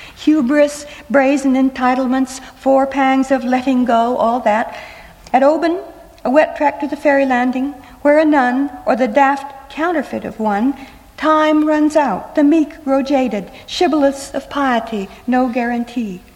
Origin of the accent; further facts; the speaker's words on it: Iowa, United States; born there; I was born in Iowa. My father, however, was born in California.